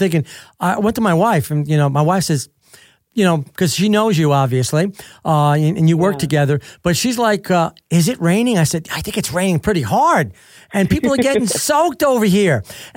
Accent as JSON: {"language": "English", "country": "Italy", "said": "my daughter wants to get dual citizenship too. I'm from Italy, and she'd like to do that."}